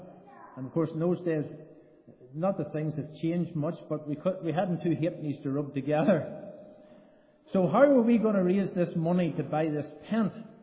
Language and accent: English; Portadown, Northern Ireland, United Kingdom; we grew up in Bethany together in our church in Portadown